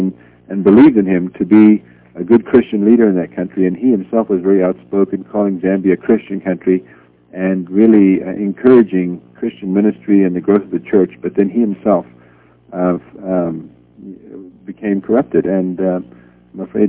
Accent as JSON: {"language": "English", "country": "Eswatini", "tie": "born there", "said": "I was born in Swaziland, and my parents were missionaries there in the 40s, and I know the country fairly well. I've lived there for a couple of years since then as well"}